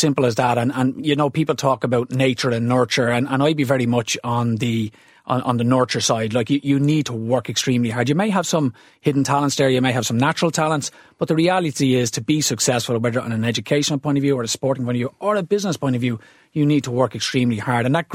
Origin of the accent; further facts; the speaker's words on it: Ballymun, County Dublin, Ireland; that was my father looking at me growing up in Ballymun